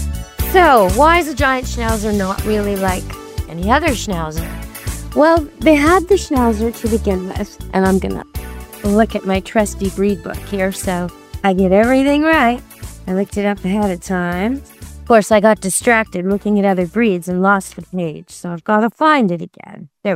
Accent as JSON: {"language": "English", "country": "Canada", "said": "And as a Canadian watching it from too close but far"}